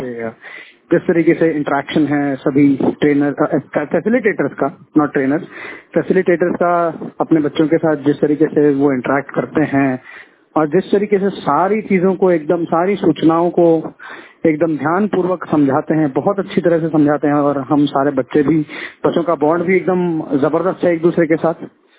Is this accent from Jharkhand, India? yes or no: no; Maharashtra, India; मैं महाराष्ट्र से हूँ